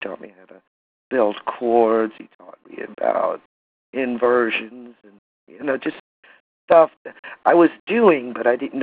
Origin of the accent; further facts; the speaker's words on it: Florida, United States; I was brought up in Florida, but I'm getting used to it.